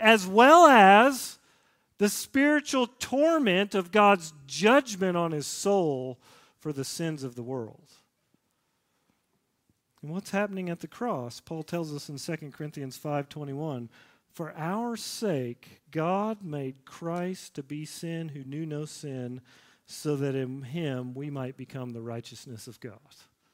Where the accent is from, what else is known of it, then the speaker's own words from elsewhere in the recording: Nashville, Tennessee, United States; this is not like the news stories that I saw growing up in Nashville on the news station.